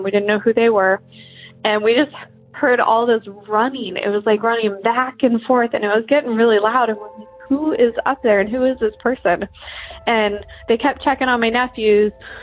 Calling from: Columbus, Ohio, United States; I'm from Columbus, Ohio.

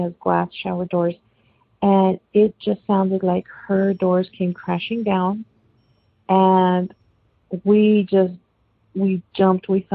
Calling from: Texas, United States; I'm calling from Texas.

